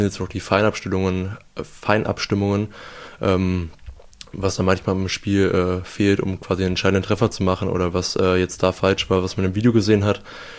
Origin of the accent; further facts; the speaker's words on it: Aldekerk, North Rhine-Westphalia, Germany; jonglieren irgendwie, bin ich damit ein bisschen aufgewachsen in Aldekerk